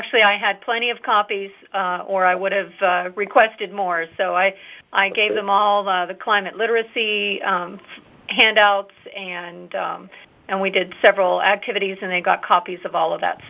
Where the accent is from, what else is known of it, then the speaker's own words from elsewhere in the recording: Kentucky, United States; from Kentucky.